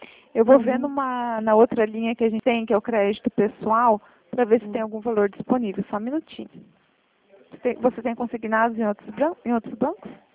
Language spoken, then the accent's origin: Portuguese; Toledo, Paraná, Brazil; Ah, eu aqui do Paraná, sou de Toledo